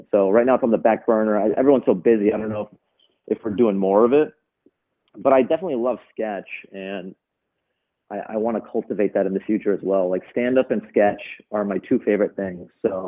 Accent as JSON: {"language": "English", "town": "Seattle", "region": "Washington", "country": "United States", "tie": "born there", "said": "because, you know, I was born in Seattle, right? I'm very American, but that's also part of my identity as well. Like, my parents are from Afghanistan, so I have a unique perspective"}